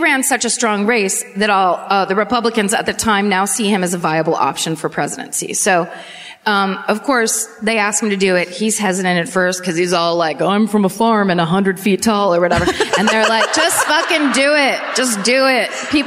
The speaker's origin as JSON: {"language": "English", "country": "France", "said": "I'm from France, so I don't really know how to say your city's names."}